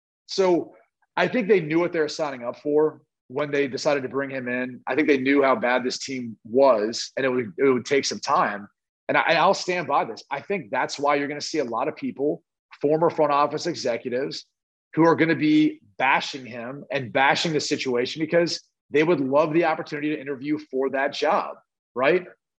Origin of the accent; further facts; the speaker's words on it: Dublin, Ohio, United States; It's in Dublin, Ohio. It's my hometown.